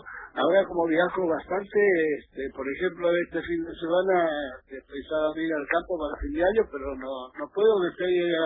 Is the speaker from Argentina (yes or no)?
no; Spain; Sí, mi España